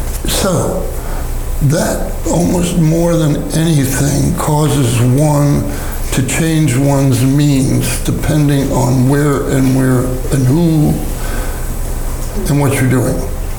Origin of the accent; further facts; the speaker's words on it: Bronx, New York, United States; born there; Bill was born in California. I was born in the Bronx.